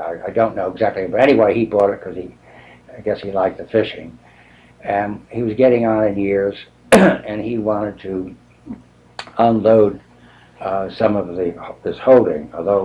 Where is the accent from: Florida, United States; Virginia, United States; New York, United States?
New York, United States; Brewster; also born or lived in White Plains; Well, I was born in White Plains, New York in 1922, and 2 years later, my family moved to Brewster, New York.